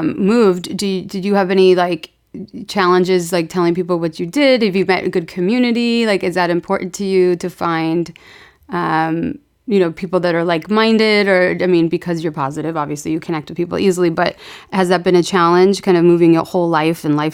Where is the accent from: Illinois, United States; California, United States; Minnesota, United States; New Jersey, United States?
California, United States; maybe I was raised in California and I've always eaten pretty clean